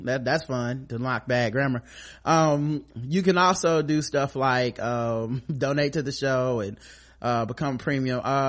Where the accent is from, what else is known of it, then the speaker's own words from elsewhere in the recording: United States; So I grew up in Jamaican and Vietnamese cultures. Going home was like going to Little Jamaica. My father often reminded my sister and me, we no American. We got citizenship though